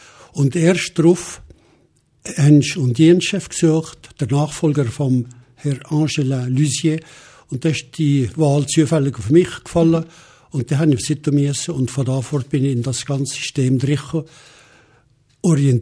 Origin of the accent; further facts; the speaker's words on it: Valais, Switzerland; Wir waren sogar mitbeteiligt als Walliser am Innerschweizer Technikum.